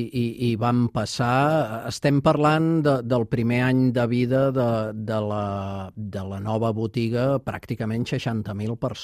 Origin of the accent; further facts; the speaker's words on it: Barcelona, Catalonia, Spain; jo sóc del barri de Sant Antoni, per tant... I vaig estudiar els Escolapis de Sant Antoni